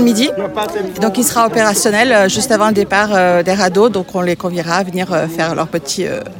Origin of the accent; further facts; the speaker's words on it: Normandy, France; Si, tout à fait. Je suis normande, c'est pour ça.